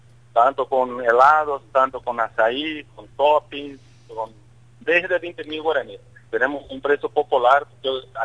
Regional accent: Brazil; now in Paraguay; Desde Brasil, siempre los gustos clásicos, pero nosotros, como brasileños y mi esposa rusa

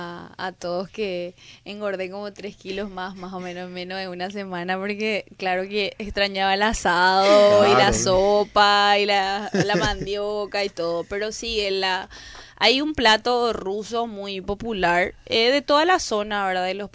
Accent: Paraguay; now in Russia; Como paraguayos en el exterior, somos embajadores de nuestra cultura.

